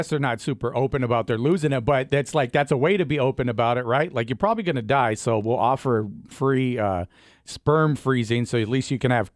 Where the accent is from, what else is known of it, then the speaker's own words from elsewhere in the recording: United States; born there; Absolutely grateful I was born in United States of America.